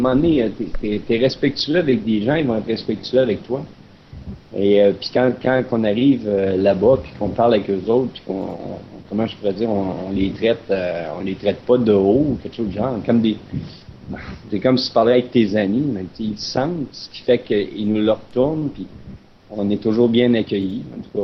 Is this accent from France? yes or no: no; Quebec, Canada; Juste quelqu'un qui venait d'Europe, moi, je viens du Québec.